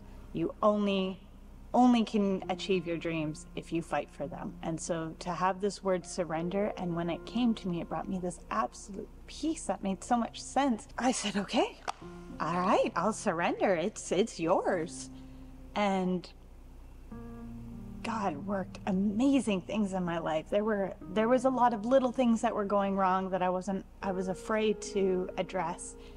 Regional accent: Vancouver, British Columbia, Canada; I didn't grow up in a faith-based family. I grew up in Vancouver, Canada, and the Christianity is a bit scarce over there.

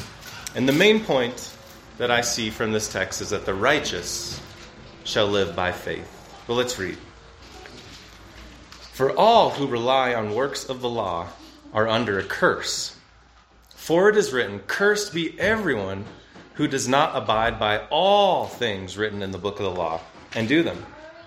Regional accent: Wyoming, United States; now in Fort Collins, United States; I'm from Wyoming, but now live in Fort Collins.

